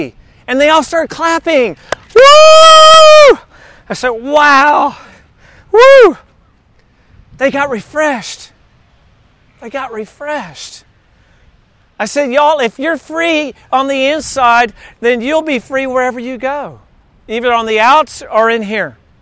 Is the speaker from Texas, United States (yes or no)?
yes; Texas, United States; For me, it was growing up in South Texas and taking tennis lessons in that hot South Texas sun where the heat index is like 115.